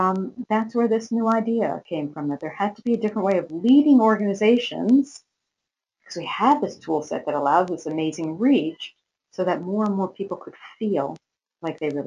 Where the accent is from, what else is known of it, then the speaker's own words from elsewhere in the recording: Sleepy Hollow, New York, United States; I grew up in Sleepy Hollow in Westchester.